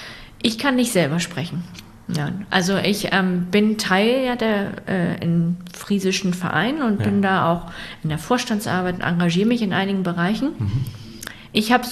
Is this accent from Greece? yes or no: no; Germany; Ich bin dänisch aufgewachsen in Deutschland. Aber ich habe auch meinen deutschen Familienkontext und auch deutsche Freunde.